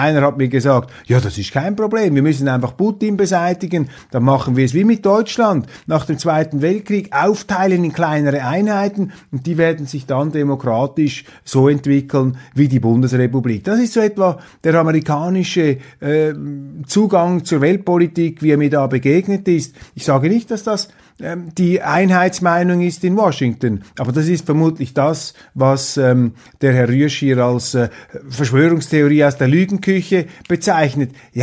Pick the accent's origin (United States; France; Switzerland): Switzerland; als Schweizer Recht geben und mein Heimatland kritisieren.